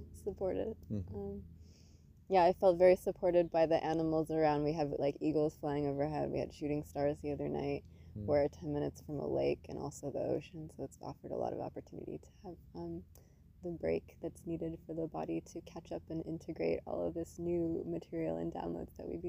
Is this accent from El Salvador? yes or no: no; Canada; because I'm Canadian.